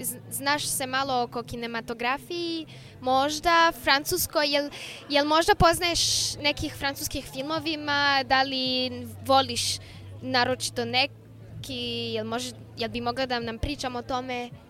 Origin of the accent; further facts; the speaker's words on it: Serbia; Mi smo Srbi malo došli pre.